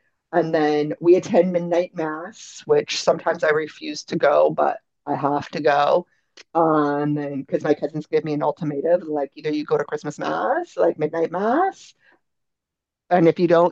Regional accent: Canada; I didn't grow up in Portugal. I grew up in Canada, right?

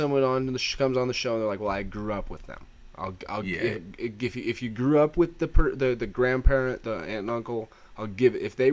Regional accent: California, United States; I grew up in California, at least. It was normal for us to have major fires every year.

